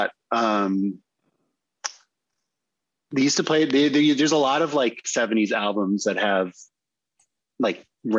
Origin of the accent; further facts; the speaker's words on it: New Hampshire, United States; Yeah, I grew up in New Hampshire and without any access to basically anything interesting. And when I went to college in Illinois